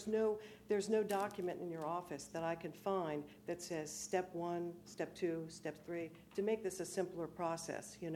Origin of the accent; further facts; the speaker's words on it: Maryland, United States; moved away as an adult; now in Delaware, United States; because I'm from Maryland, and you know I relocated to Delaware in my retirement days